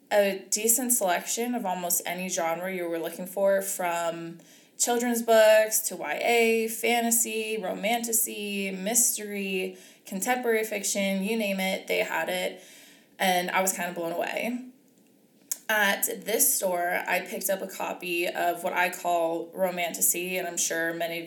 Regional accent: East Coast, United States; so I grew up on the East Coast, and pretty much everybody I know is on the East Coast

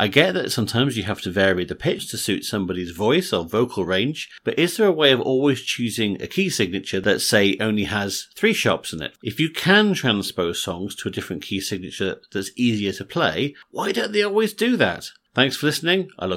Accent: London, United Kingdom; from London.

